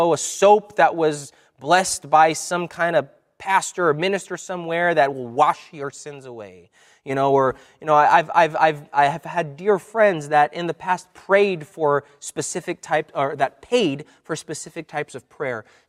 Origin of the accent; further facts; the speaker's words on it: United States; born there; And so my parents were born in Brazil. I was born in the States. You can't really say that I have, you know, I'm from everywhere.